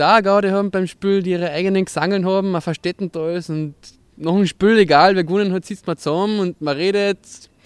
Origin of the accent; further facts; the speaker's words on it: Austria; man freut sich immer als Österreicher natürlich gerade über billigere Eintrittspreise, über billigeres Bier, anderes Bier.